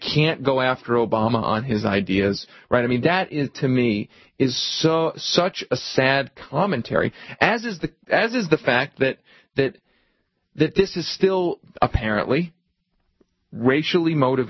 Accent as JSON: {"language": "English", "country": "United States", "said": "What I think is actually more more disturbing as an American"}